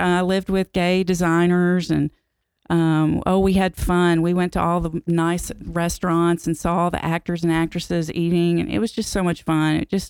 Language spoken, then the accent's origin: English; Nashville, Tennessee, United States; I grew up originally in Nashville, Tennessee. My mom and dad were Baptist and Catholic.